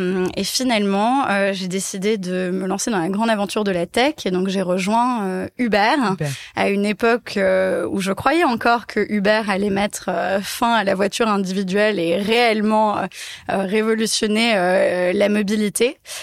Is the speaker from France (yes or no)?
yes; Paris, Île-de-France, France; j'ai 28 ans. Je suis née et j'ai grandi à Paris, mais j'ai eu la chance de pas mal bouger et d'avoir une famille aux quatre coins du monde.